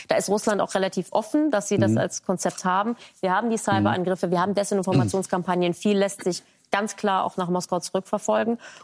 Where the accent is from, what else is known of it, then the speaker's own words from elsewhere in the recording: North Rhine-Westphalia, Germany; ich komme aus dem Grenzbereich irgendwie in NRW noch ein Begriff, weil da der Westwall lang geht.